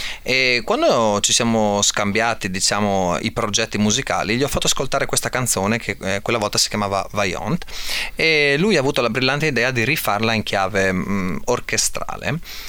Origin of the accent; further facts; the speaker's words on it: San Vito di Fagagna, Friuli-Venezia Giulia, Italy; Io personalmente vengo da San Vito di Fagagna